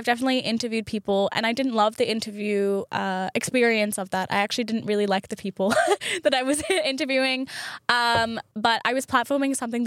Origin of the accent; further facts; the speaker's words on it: Australia; Wait, do I like being Australian?